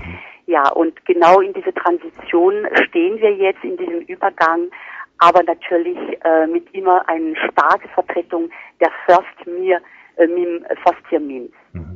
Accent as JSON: {"language": "German", "country": "France", "second_language": "German", "lives_now": "Germany", "said": "gerade als Ausländerin, sozusagen als Französin, die seit 84 in Deutschland lebt"}